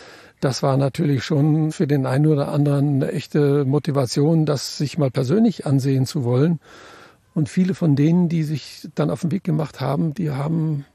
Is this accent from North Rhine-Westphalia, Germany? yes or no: yes; North Rhine-Westphalia, Germany; Ich komme dann aus der Nähe vom Ruhrgebiet.